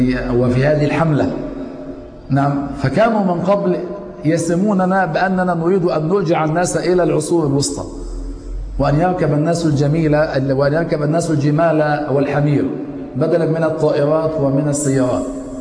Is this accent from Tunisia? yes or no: no; Tanta, Gharbia, Egypt; وأنا من طنطا فقلت لعلي كنت على سفر بالأمس